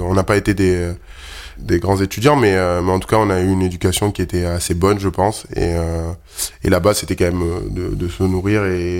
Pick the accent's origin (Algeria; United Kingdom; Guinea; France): France; Provence-Alpes-Côte d'Azur; Ouais, c'est plutôt dans le sud. C'est vrai que le football prime, surtout là d'où je viens.